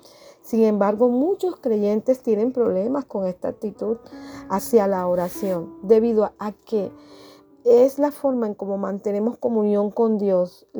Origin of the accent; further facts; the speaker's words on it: Ávila, Castile and León, Spain; de Ávila.